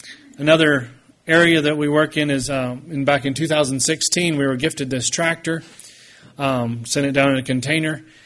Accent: Texas, United States; A lot different from where I grew up in West Texas.

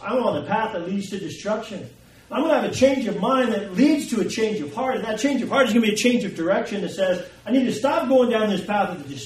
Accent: Colorado Springs, Colorado, United States; I was so grateful to get back to Colorado Springs. I could live in my hometown, be in my home church area.

